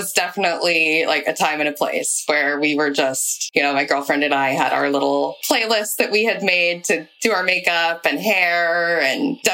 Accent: Portland, Oregon, United States; So I'm from Portland, Oregon, and I grew up in just the suburbs, just had a pretty typical childhood.

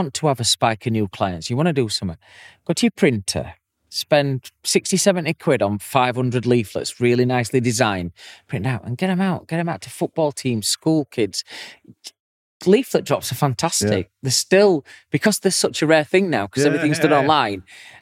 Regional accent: Yorkshire and the Humber, United Kingdom; I'm a Yorkshire lad.

